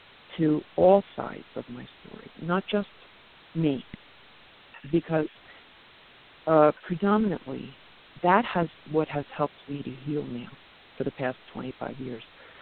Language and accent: English; Pennsylvania, United States; born there; I was born in Pennsylvania, and I was born to two college-educated people.